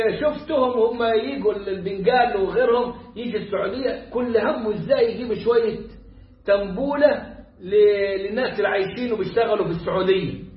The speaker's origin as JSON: {"language": "Arabic", "country": "Egypt", "said": "البنجو ده عندنا في مصر كثير"}